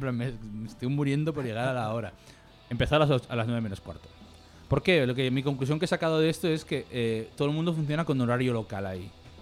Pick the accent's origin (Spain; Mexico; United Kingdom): Spain; Barbastro, Aragon; cuando yo vivía en Barbastro, en mi pueblo, si esto era tan así.